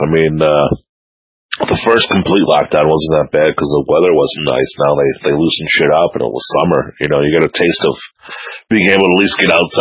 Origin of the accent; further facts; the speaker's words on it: Buffalo, New York, United States; I'm in from Buffalo.